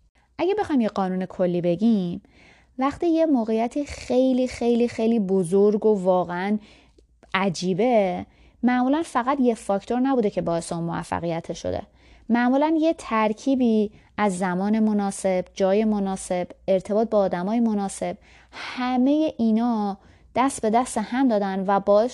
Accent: Iran; born there; من که تو ایران دنیا اومدم

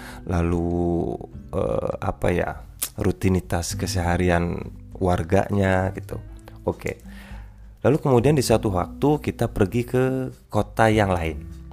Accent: Indramayu, West Java, Indonesia; walaupun kami bertetangga, Indramayu dan Subang itu banyak perbedaan.

